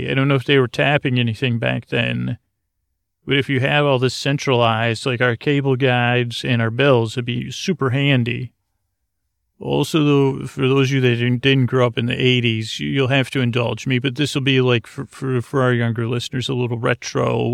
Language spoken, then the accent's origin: English; Syracuse, New York, United States; I'm the oldest of six kids. I grew up in Syracuse, New York.